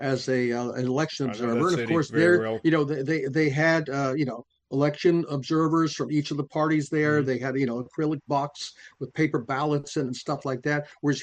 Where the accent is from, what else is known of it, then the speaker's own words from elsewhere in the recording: Virginia, United States; In my home state here in Virginia